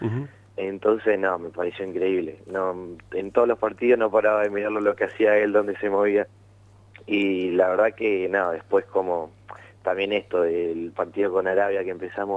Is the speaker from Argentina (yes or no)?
yes; Argentina